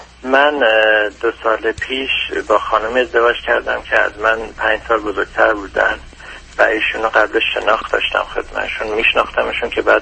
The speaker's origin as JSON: {"language": "Persian", "country": "Iran", "moved": "as an adult", "said": "بعد از حدوداً 1.5 سال ما برنامه مهاجرت از ایران رو برامون پیش اومد که از ایران فاصله گرفتیم و اومدیم خارج از کشور."}